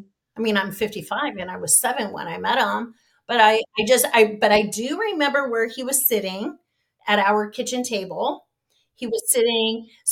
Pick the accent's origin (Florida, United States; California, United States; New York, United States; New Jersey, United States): California, United States; Monarch Bay; so we grew up in Monarch Bay. It was just a very tight community.